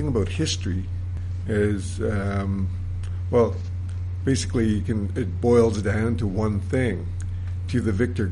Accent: Yukon, Canada; the librarians there knew that I was from the Yukon

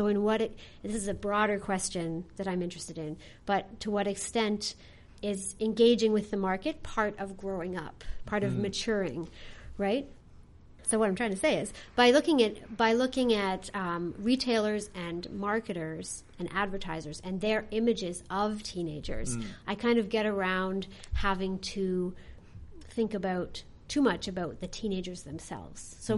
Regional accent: Milton, Ontario, Canada; I mean, I grew up in Milton

